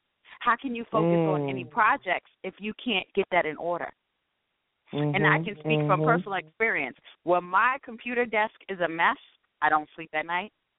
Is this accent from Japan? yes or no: no; Queens, New York, United States; Okay, I am from Queens, mom of biologically one, but five bonus kids who I love just like my own.